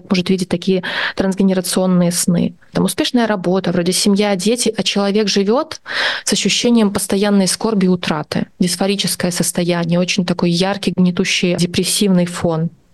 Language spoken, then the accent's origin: Russian; Belarus; и я из Беларуси, у нас были свои тяжелые события